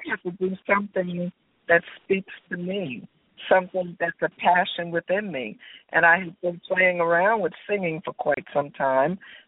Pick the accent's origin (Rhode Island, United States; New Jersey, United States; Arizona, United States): New Jersey, United States; Well, I'm originally from North New Jersey. I grew up in a house of music and jazz.